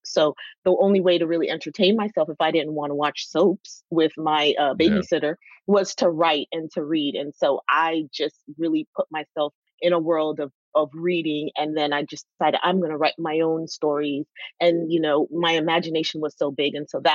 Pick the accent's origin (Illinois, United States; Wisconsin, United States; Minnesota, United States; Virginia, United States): Virginia, United States; I grew up in Virginia, but Virginia, that whole DC area has a really big immigrant culture.